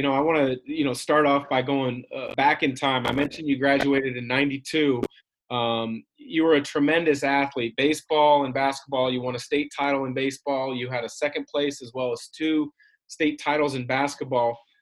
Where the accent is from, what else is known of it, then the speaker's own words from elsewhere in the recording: Battle Ground, Washington, United States; I grew up in the Battleground area. I went to their rival high school, Prairie.